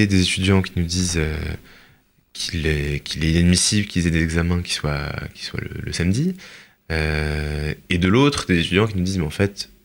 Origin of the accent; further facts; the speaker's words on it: France; Et donc ça interroge aussi notre responsabilité en tant que juifs et en tant que français, 50 ans après la Shoah